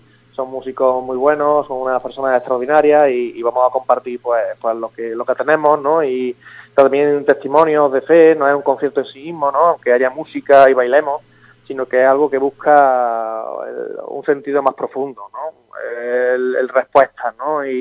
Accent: Puente Genil, Andalusia, Spain; Yo soy de Puente Genil

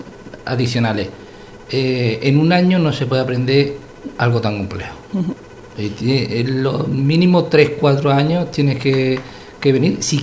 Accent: Rociana del Condado, Andalusia, Spain; now in Tomelloso, Spain; De un pueblo llamado Rociana del Condado.

